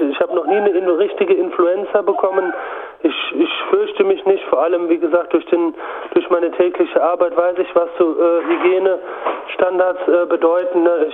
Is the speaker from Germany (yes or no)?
yes; Germany; Und da fühlt man sich natürlich ein bisschen verschaukelt, wie man bei uns in Deutschland sagt.